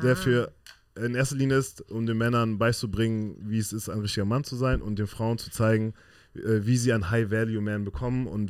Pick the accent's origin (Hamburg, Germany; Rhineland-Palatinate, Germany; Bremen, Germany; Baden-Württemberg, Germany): Baden-Württemberg, Germany; Waiblingen; born there; also born or lived in North Rhine-Westphalia; Ich bin ja auch mehrere Kulturen in mir, ich bin auch eigentlich Schwabe am Ende des Tages.